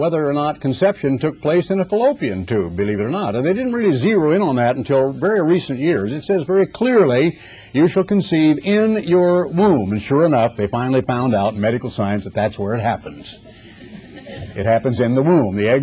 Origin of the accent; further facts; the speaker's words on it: United States; Well, I am an American, and I speak English